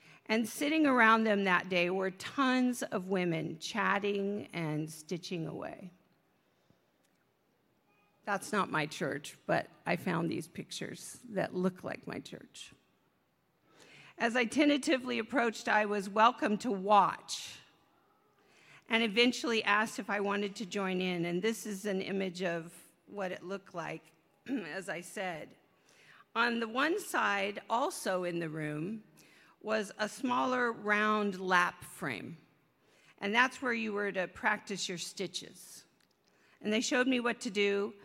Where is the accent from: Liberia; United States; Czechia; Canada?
United States; California; also born or lived in Berkeley; My family and I moved from where I was raised in the San Joaquin Valley to Berkeley, California when I was in the sixth grade.